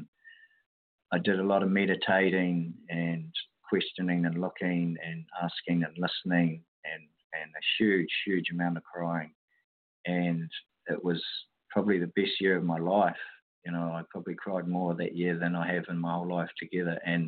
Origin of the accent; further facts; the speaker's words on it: New Zealand; I was thinking of moving back to my hometown, which was quite a surprise for me